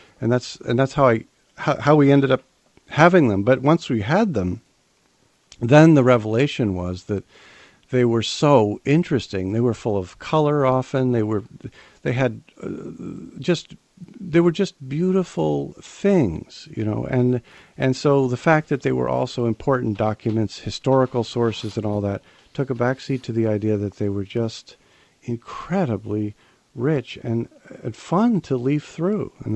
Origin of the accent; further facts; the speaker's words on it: Rochester, New York, United States; born there; Well, I think it just said that I was born in Rochester, New York, or born in.